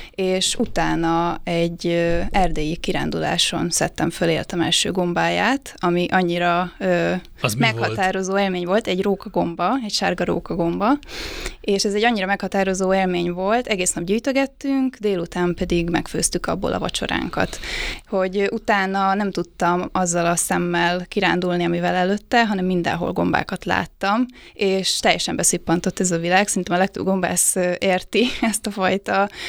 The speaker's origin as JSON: {"language": "Hungarian", "region": "Budapest", "country": "Hungary", "tie": "born or raised there", "said": "Hát én fővárosban nőttem föl, és nem sok közöm volt a természethez."}